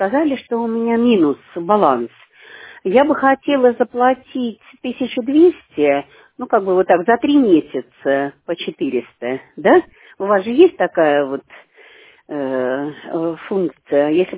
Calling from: Privetninskoye, Leningrad Oblast, Russia; я вот звоню из Приветненского.

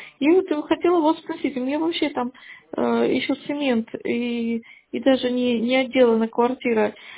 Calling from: United States; я из США звоню.

